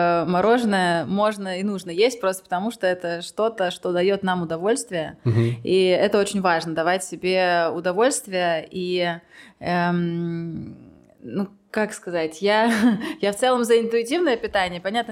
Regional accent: Moscow Oblast, Russia; Я родилась в Подмосковье. Выросла в небольшом городе. Потом после окончания школы переехала в Москву. И всю большую часть осознанной жизни жила в Москве

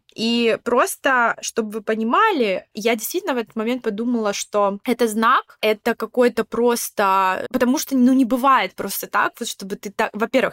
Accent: Russia; так как я из России, русский паспорт

